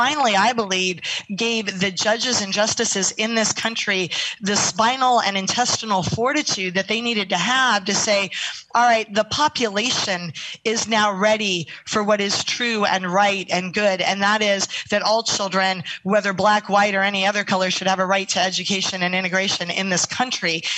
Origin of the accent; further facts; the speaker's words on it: California, United States; and there'll be another one in San Francisco. Francisco in my home state Thursday evening, Veterans Day.